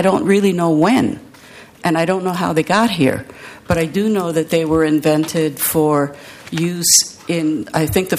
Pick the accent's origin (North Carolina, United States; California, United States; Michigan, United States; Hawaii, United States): Hawaii, United States; I grew up in Hawaii under martial law. The Japanese came in, they bombed us, and we were put under martial law because we were considered dangerous.